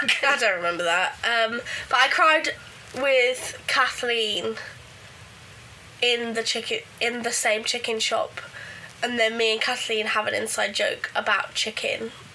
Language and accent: English; South East England, United Kingdom; I'm from Kent. I went out with my friends.